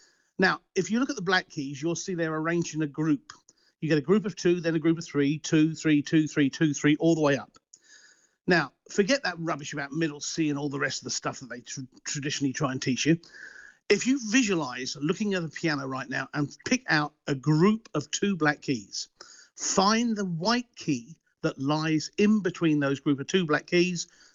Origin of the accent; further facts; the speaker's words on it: Scotland, United Kingdom; I'm a realist. I'm a Scot.